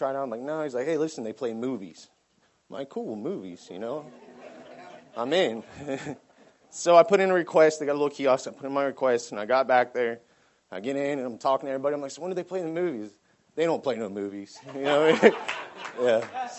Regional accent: Bradenton, Florida, United States; I'm right here from Bradenton, Florida. I'm 30 years old.

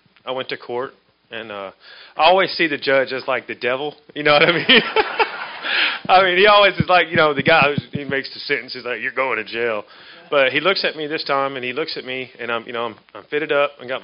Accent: Nashville, Tennessee, United States; I'm from Nashville, Tennessee.

